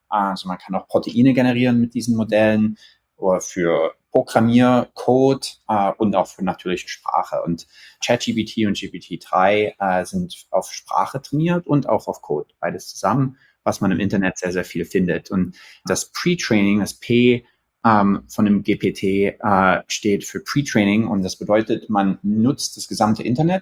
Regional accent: Dresden, Saxony, Germany; also born or lived in Ethiopia; ich komme aus Dresden, Dresden geboren, ein paar Jahre in Äthiopien gelebt, mein Abi am Gymnasium Dresden-Plauen gemacht

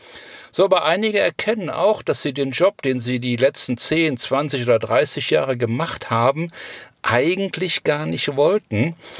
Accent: Cologne, North Rhine-Westphalia, Germany; wir sind ja Kölner

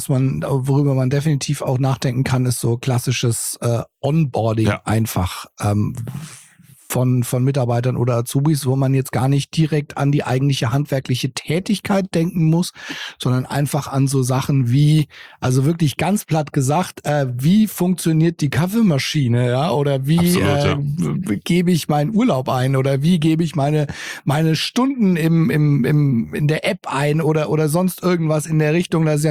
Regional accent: Bavaria, Germany; Ja, ich komme aus Bayern. Hallo, bei uns sagt man halt Servus.

